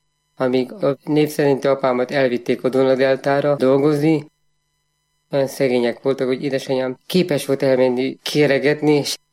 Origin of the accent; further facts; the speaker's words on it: Cristuru Secuiesc, Harghita, Romania; bekerültem a árvaházban, Székely Keresztúron. Egy hatalmas nagy árvaházban, ahol körülbelül 1000-en voltunk, kellett felnőjek.